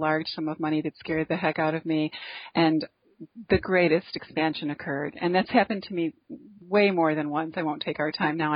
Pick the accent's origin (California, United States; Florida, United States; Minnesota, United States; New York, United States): New York, United States; I was in San Diego. I'm from New York State.